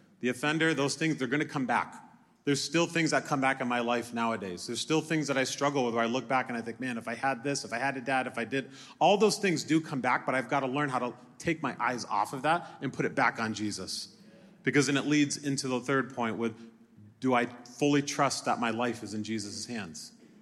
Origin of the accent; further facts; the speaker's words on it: Springfield, Massachusetts, United States; So I grew up in Springfield, Mass.